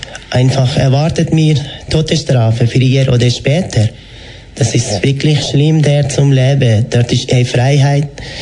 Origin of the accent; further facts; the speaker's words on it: Iran; German is a second language; Jawohl, das ist mein Heimatland.